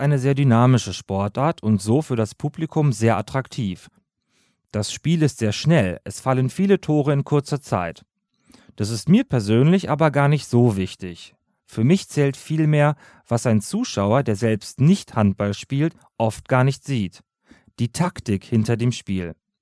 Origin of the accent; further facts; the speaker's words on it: Morocco; Wie ihr aber wisst, komme ich aus Marokko, wo alles viel bunter ist.